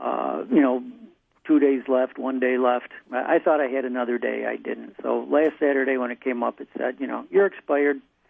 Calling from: Rochester, United States; Oh, Rochester, actually.

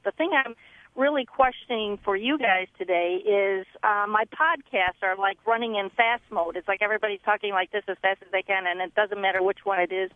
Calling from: Orchard Park, New York, United States; I'm actually calling from Orchard Park, but I live in Gates.

